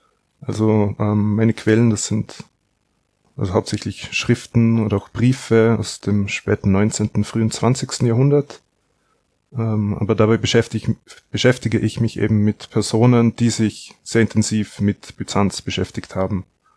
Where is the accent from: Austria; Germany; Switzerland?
Austria; Ich komme aus Österreich. Ich habe an der Universität Wien studiert